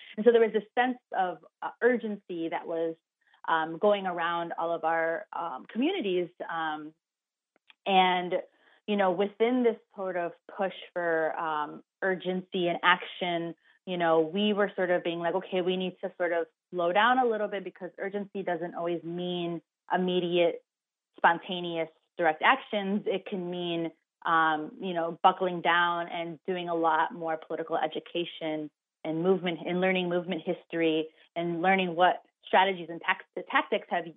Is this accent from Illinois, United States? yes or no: yes; Chicago, Illinois, United States; I was born and raised in Chicago on the far east side, South Chicago area, and I've been organizing for about 10 years now.